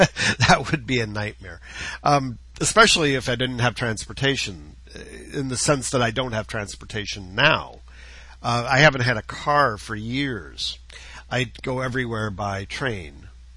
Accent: Cleveland, Ohio, United States; I grew up in Cleveland and lived in, you know, a fairly urban environment.

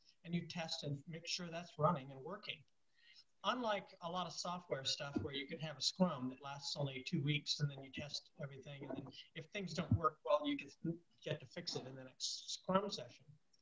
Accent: California, United States; I grew up in Silicon Valley. And when I say that, I don't mean just simply that I was in physically the same place.

